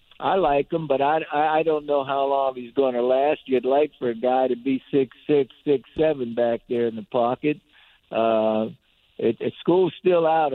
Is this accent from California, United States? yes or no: no; Pennsylvania, United States; I was brought up in Western PA in Cleveland.